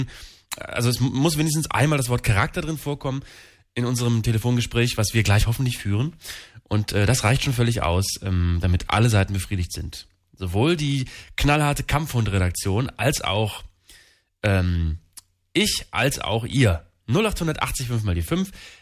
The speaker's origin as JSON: {"language": "German", "town": "Fegesack", "region": "Bremen", "country": "Germany", "tie": "born or raised there", "said": "Ja, meine Heimat, das ist mein Heimatörtchen."}